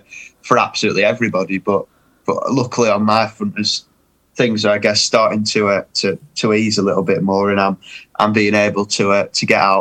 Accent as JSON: {"language": "English", "region": "North West England", "country": "United Kingdom", "said": "I'm from Lancashire."}